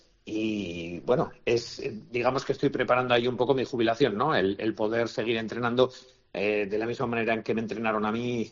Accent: Sangüesa, Navarre, Spain; sobre todo porque es mi patria chica, porque... habíamos vivido, yo de niño he vivido muy de una manera muy intensa las fiestas, y para un sangüesino

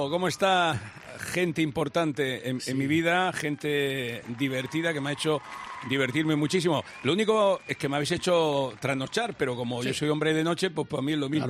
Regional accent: Cartagena, Region of Murcia, Spain; yo soy de Cartagena de Murcia

